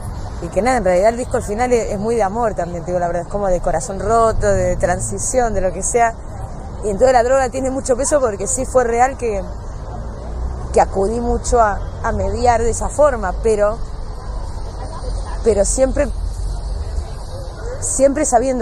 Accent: Miramar, Buenos Aires Province, Argentina; born there; yo nací en Miramar, que es una ciudad balnearia casi en temporada.

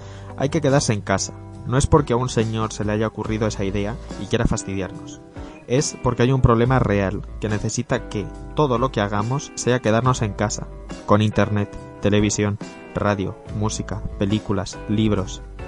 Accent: Castilla-La Mancha, Spain; ambos somos de Castilla-La Mancha

